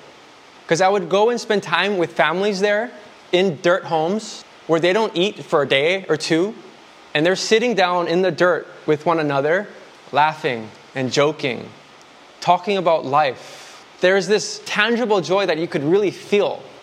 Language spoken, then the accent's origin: English; United States; Because a lot of us in here, we grew up in America, we're taught you have to grow up and provide for yourself